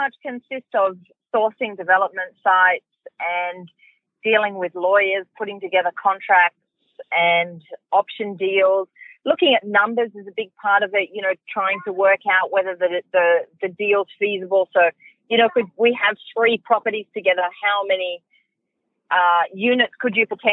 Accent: Sydney, New South Wales, Australia; So I grew up out in Western Sydney and I was kicked out of school in year 7.

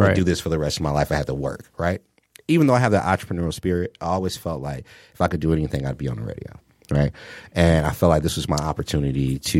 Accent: Detroit, Michigan, United States; But also because I am born and raised in Detroit. And I live that every day, that opposite side, that hanging on the fence, you know. I grew up in Corktown.

